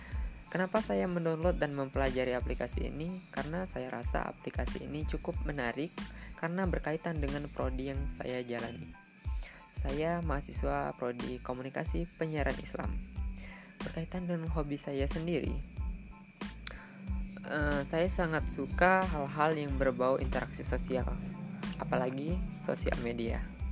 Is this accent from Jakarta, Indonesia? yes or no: no; Palembang, South Sumatra, Indonesia; Saya berasal dari kota Palembang.